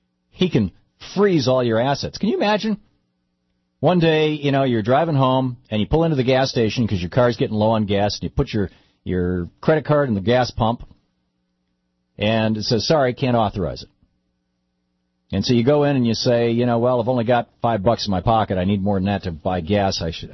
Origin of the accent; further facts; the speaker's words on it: Lansing, Michigan, United States; also born or lived in Grand Rapids / Ann Arbor; now in Detroit, United States; And, you know, I grew up in Michigan. I was born in Kent County. I was born in Grand Rapids. Louise and I grew up in, both of us, I grew up in Lansing.